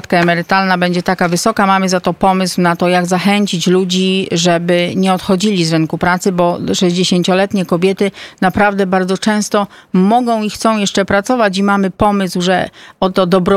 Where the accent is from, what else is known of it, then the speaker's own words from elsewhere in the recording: Częstochowa, Silesian Voivodeship, Poland; ja jestem częstochowianką, proszę pana